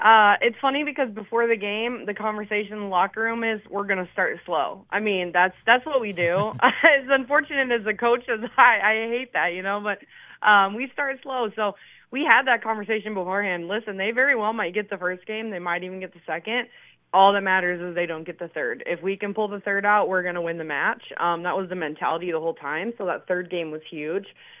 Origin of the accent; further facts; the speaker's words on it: Iowa, United States; You know, I'm from the Dyke-New Hartford district. I drive over to Dunkerton to coach.